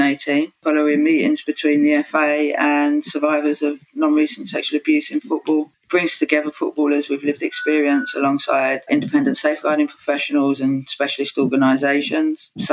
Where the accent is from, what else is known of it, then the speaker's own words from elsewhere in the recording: London, United Kingdom; I'm from East London.